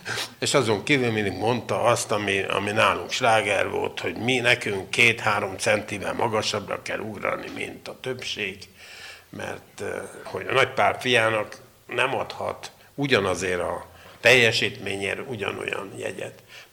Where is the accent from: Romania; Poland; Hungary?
Romania; és egyáltalán magyarként Bukarestben nem fogok bejutni, mert oda csak jó káderek jutnak be magyarként.